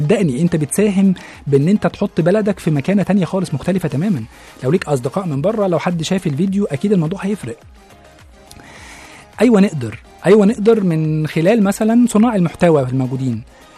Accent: Egypt; الأقصر وأسوان إحنا حتى كمصريين يعني من الحاجات أو من الأماكن اللي مش ناس كتيرة جدا زارتها

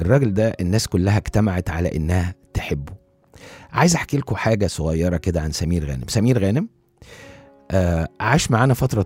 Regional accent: Alexandria, Alexandria Governorate, Egypt; احنا اسكندرانية بنحب جدا

